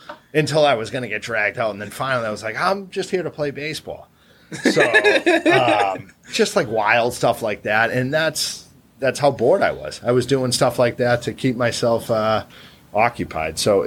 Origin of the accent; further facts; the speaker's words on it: Milton, Massachusetts, United States; Growing up in Milton's, you know, pretty sheltered, right? I grew up in Milton. I went to St. Sebastian's and went to UVM, right?